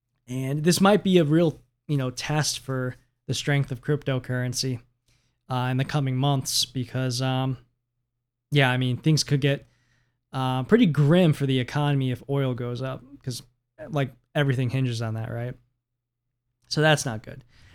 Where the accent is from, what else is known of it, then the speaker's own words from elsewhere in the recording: United States; It does suck sometimes being an American, being the bad guy.